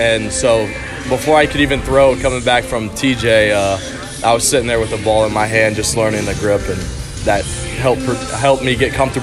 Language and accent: English; Georgia, United States; It's close to home, back in the South, because I'm from Georgia, so pretty close.